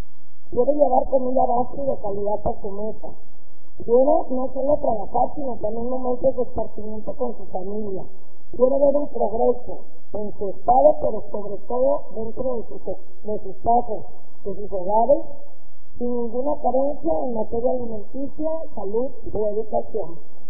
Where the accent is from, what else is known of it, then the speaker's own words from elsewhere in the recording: Acaponeta, Nayarit, Mexico; Yo deseo dar resultados en mi zona norte, que yo soy de Acaponeta, lo repito